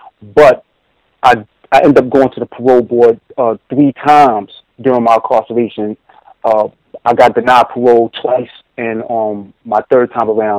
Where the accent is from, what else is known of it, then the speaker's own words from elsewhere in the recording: New York, United States; Like, you growing up in Harlem during the 80s and 90s, at my age, a teenager becomes accustomed to the lifestyle and becomes kind of hardened from that type of lifestyle.